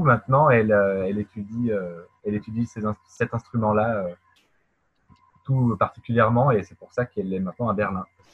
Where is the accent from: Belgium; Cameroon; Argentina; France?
France; also born or lived in London; nous sommes français, mais on a habité à Londres pendant longtemps